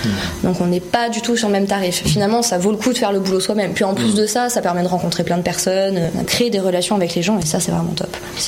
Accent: Digne-les-Bains, Provence-Alpes-Côte d'Azur, France; moved away as an adult; also born or lived in Sisteron; Je suis née à Digne-les-Bains, j'ai fait mes études là-bas jusqu'en première. En première, je suis venue à Sisteron.

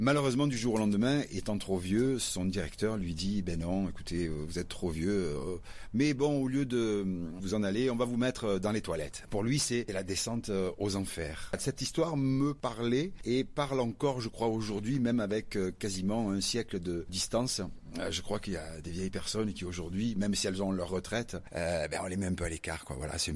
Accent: Marseille, Provence-Alpes-Côte d'Azur, France; Oui, alors je suis de Marseille, donc ce qui veut dire que je suis pas très très loin.

